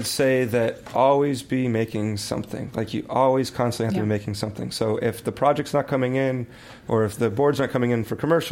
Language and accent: English; Phoenix, Arizona, United States; I'm from Phoenix.